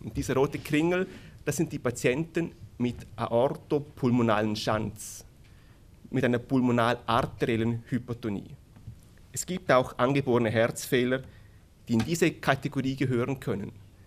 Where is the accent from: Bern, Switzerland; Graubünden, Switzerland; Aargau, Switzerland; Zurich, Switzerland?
Bern, Switzerland; ich komme aus der Schweiz, aus Bern.